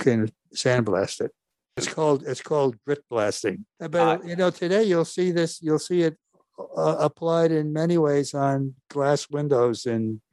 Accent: New York, United States; I was born and raised here in New York. We were far from a wealthy family. As a matter of fact, dad worked hard. Mom was an immigrant. I'm second generation. There's a Norwegian family.

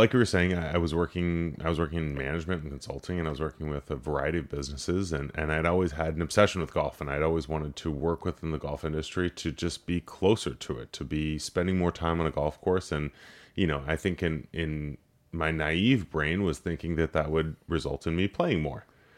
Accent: Los Angeles, California, United States; Yeah, I mean, growing up in Los Angeles, I worked in politics. I mean, that's kind of my background, is working in City Hall and working to make the city I grew up in and love better

